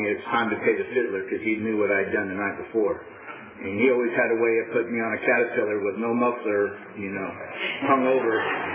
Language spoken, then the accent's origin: English; Tulare, California, United States; I grew up in Tulare on a dairy farm.